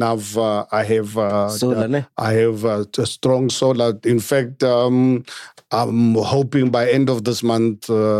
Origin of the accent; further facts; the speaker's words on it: Amanskraal, South Africa; when I grew up in Amanskral, in our village, we had no running water from the taps.